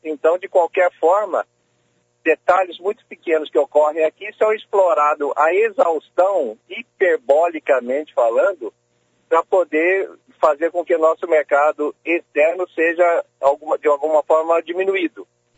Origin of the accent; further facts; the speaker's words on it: Brazil; Então, nós, como brasileiros, que temos uma produtividade excelente